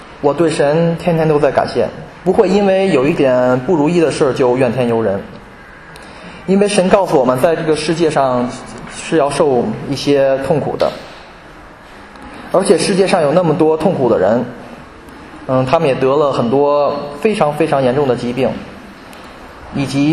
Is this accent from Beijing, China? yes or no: yes; Beijing, China; born there; 1989年的金秋，我出生于中国北京。